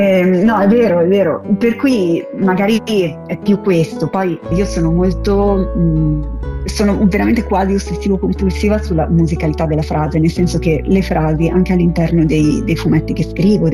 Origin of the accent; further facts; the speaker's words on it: Cagliari, Sardinia, Italy; born there; io sono sempre molto molto molto contenta di tornare in Sardegna perché io sono nata a Cagliari.